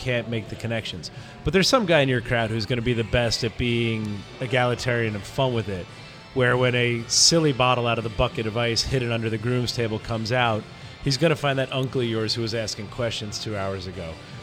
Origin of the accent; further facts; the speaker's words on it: New Jersey, United States; I'm assuming four drafts, because that's how I picture the world because I grew up in New Jersey.